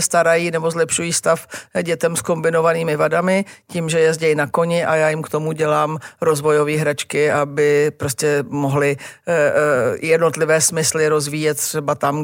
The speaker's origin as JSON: {"language": "Czech", "region": "Prague", "country": "Czechia", "tie": "born or raised there", "said": "Tak on ten panelák tehdejší stál mezi starou zástavbou, takže okolo byl velký park"}